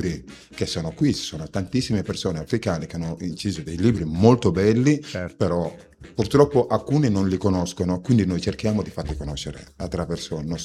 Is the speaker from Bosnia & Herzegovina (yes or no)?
no; Senegal; Io vengo dal Senegal